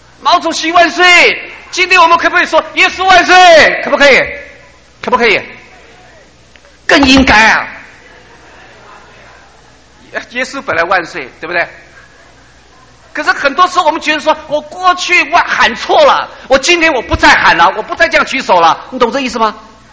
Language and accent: Chinese; Taiwan; 弟兄姐妹啊，我们从台湾来的好像也有这个问题啊